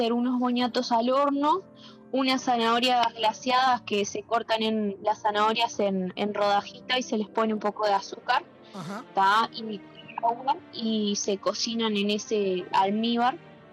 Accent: Uruguay; como bien uruguayos que somos

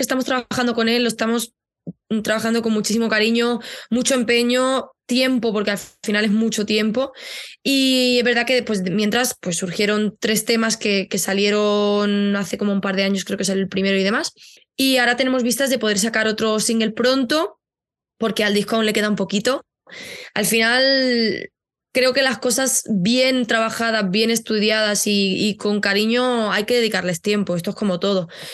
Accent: Barcelona, Catalonia, Spain; moved away as an adult; now in Madrid, Spain; yo nací en Barcelona, me he criado allí, he vivido toda mi vida hasta hace un par de años, bueno, 2 años y medio ya

